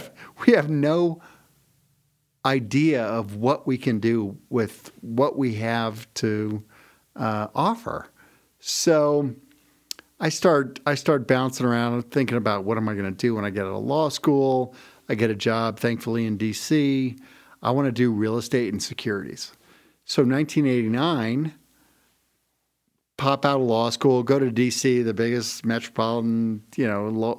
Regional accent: Denver, Colorado, United States; I have been practicing law for 30 years, graduated from CU Law School in 1989, grew up in Denver, have experienced a lot of the things that Denver has experienced over the last 50 years, 56 years to be exact.

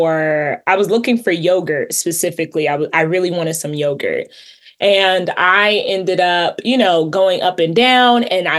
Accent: United States; moved away as an adult; 10 lessons that I have learned as an American living overseas

